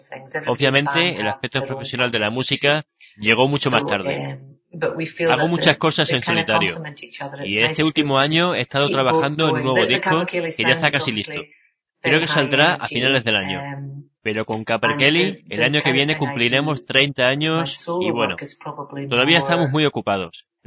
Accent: Scotland, United Kingdom; Spanish is a second language; Empecé muy joven, cantando en gaélico en la pequeña villa donde crecí en Escocia, en Sandwich

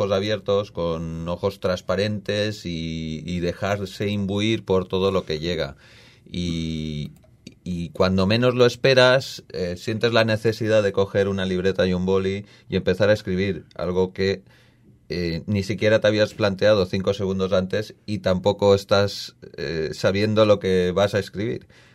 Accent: Cocentaina, Valencian Community, Spain; en la presentación del 31 de octubre en Cocentaina, en mi pueblo

